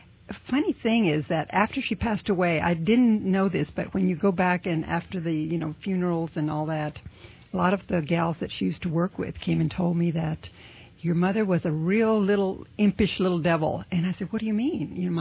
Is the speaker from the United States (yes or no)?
yes; Texas, United States; We grew up in South Texas. My mother was half Mexican and half English and Scottish.